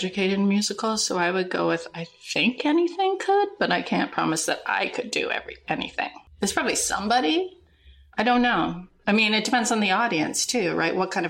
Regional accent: Minnesota, United States; because we grew up in Minnesota

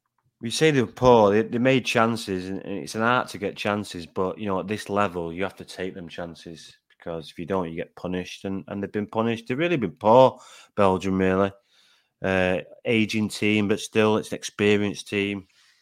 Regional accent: Manchester, North West England, United Kingdom; I'm from Manchester

